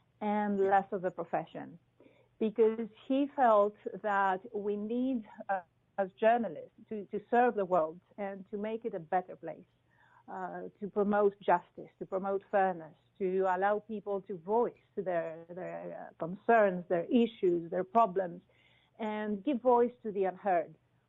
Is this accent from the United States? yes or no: no; Athens, Attica, Greece; I was born and raised in Athens.